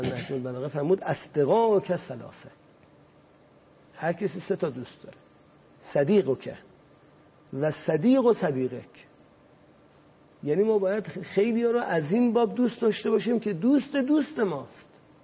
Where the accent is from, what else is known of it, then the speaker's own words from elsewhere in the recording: Iran; ما همه سرنشینان یک کشتی هستیم، ما همه ایرانی هستیم.